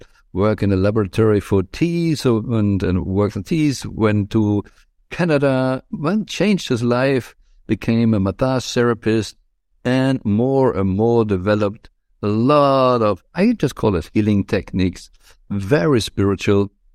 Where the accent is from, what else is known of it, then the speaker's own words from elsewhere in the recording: Germany; especially because I came from Germany